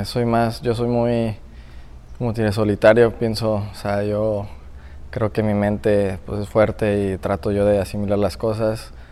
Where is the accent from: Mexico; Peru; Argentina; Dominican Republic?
Mexico